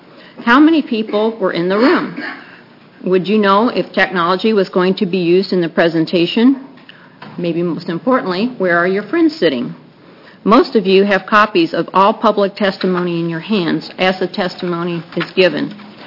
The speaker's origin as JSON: {"language": "English", "town": "Bend", "region": "Oregon", "country": "United States", "said": "I'm from Bend, Oregon."}